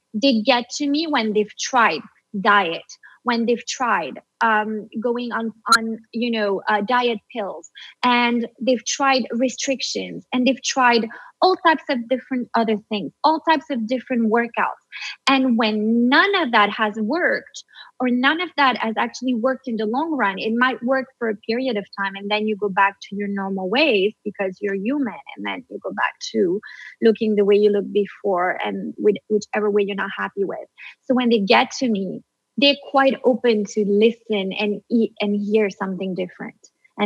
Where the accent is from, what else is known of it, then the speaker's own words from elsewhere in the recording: New York, United States; especially because I'm from New York, is the pace of life.